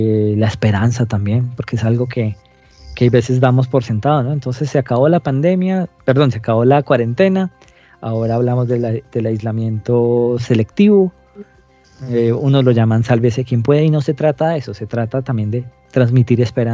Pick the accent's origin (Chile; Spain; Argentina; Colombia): Colombia; Pues un poco lo que tenemos que hacer ya como sociedad, como colombianos